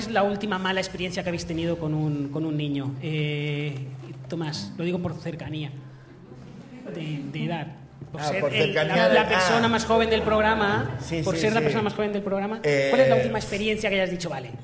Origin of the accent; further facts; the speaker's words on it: Spain; Y claro, como españoles, ¿no es un poco irresponsable dejar al mundo sin españoles?